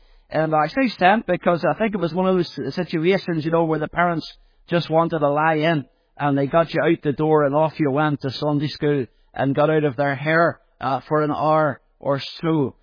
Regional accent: Belfast, Northern Ireland, United Kingdom; I was brought up in Belfast, in North Belfast, in the Ballysillan area of North Belfast. If you're familiar with Ballysillan, I'm sure some of you would be. I was brought up in a Presbyterian home, a Protestant home, although it wasn't a Christian home in any sense.

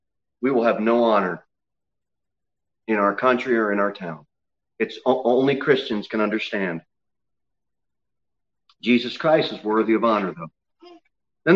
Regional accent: United States; born there; I'm thankful I was born in the United States.

